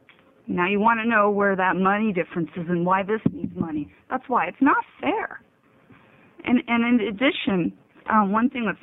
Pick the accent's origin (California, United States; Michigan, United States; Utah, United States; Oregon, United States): Oregon, United States; Corvallis; I'm from Corvallis, which is Benton County.